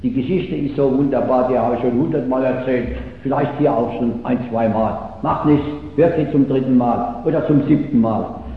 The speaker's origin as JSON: {"language": "German", "region": "Rhineland", "country": "Germany", "said": "War ein Sachse dabei, ein Schwabe und ich als Rheinländer."}